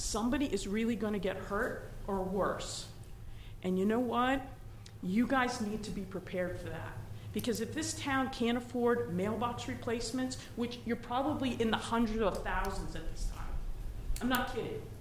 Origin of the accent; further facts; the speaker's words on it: Maine, United States; I come from Maine, from northern Maine. The amount of snow we get, that you all just got, that we all just got, is all the time.